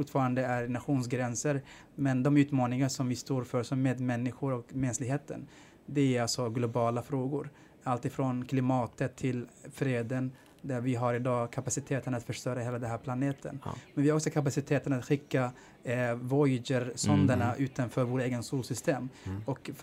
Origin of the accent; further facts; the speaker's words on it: Sweden; när jag var i Somalia så kunde jag också förstå att jag är svensk och att jag har ett ansvar här i det här samhället också.